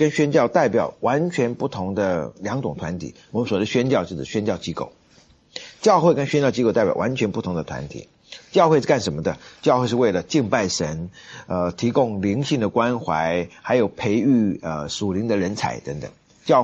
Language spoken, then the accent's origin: Chinese; Taiwan; born there; 当然我自己也出生于台湾的教会